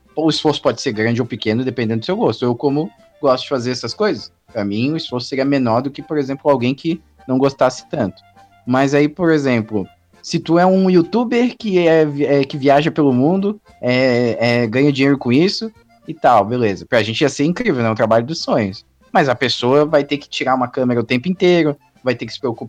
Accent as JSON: {"language": "Portuguese", "town": "Palhoça", "region": "Santa Catarina", "country": "Brazil", "tie": "born or raised there", "lives_now": "Florianópolis, Brazil", "said": "eu moro em Florianópolis e eu ia pra... Quando eu era criança, eu morava na Palhoça ainda."}